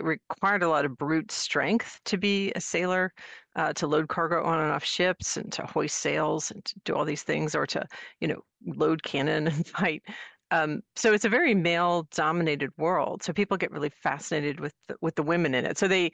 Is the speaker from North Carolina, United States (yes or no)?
yes; North Carolina, United States; I grew up in North Carolina in the 70s and 80s when they were still getting around to integrating schools.